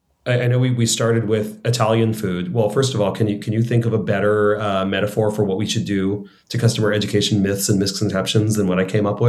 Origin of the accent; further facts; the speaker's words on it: Canada; And this breaks my heart as a Canadian to say